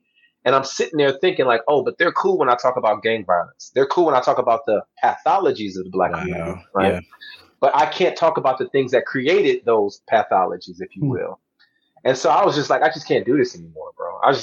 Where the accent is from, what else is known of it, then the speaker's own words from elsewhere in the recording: California, United States; Like, I grew up in California. I've seen police brutality.